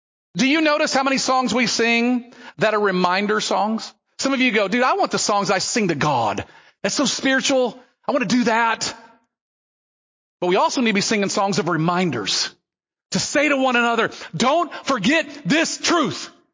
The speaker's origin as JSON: {"language": "English", "region": "the South", "country": "United States", "tie": "born or raised there", "lives_now": "West, United States", "said": "Much more independent than when I grew up in the South. The South was very churchy."}